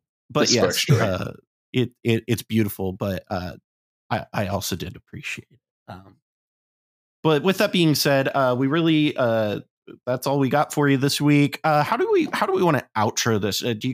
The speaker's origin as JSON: {"language": "English", "town": "Columbus", "region": "Ohio", "country": "United States", "tie": "born or raised there", "said": "it was also great to be in Columbus, to be in my hometown"}